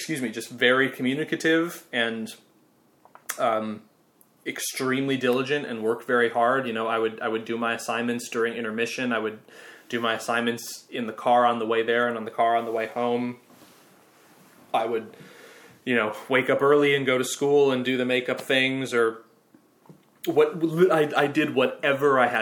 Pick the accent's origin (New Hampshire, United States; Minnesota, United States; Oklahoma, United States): Minnesota, United States; Like, I'm nobody from Minnesota.